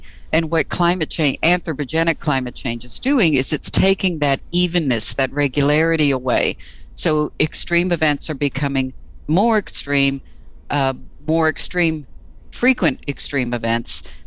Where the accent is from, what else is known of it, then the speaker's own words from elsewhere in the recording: Texas, United States; I mean, I'm from Texas. I know what a heavy rain is, these big tropical thunderstorms.